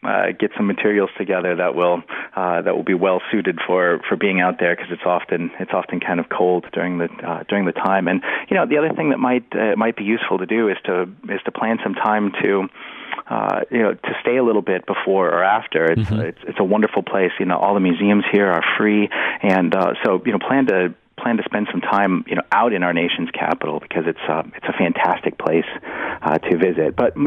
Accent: Midwest, United States; here in the nation's capital, where I'm from the Midwest, and many of our people are there.

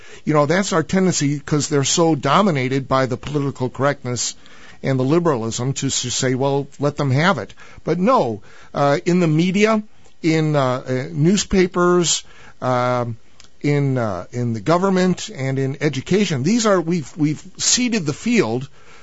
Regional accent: Chicago, Illinois, United States; now in St. Louis, United States; you know, I'm from Chicago originally, so at night I try to listen to some Chicago radio.

